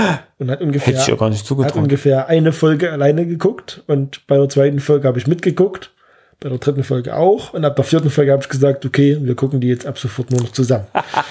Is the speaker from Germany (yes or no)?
yes; Zwickau, Saxony, Germany; Okay, ich komme eigentlich aus Sachsen, aus Zwickau.